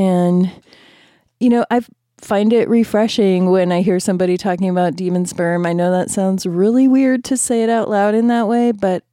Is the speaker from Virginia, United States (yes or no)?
no; Michigan, United States; I'm not from Michigan. I'm actually also from Michigan.